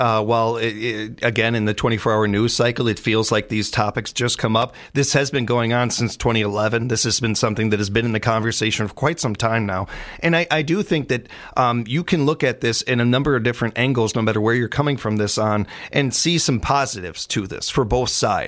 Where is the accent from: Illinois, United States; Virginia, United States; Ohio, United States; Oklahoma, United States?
Illinois, United States; Chicago; Even as a Chicagoan, I will say that I want fair elections.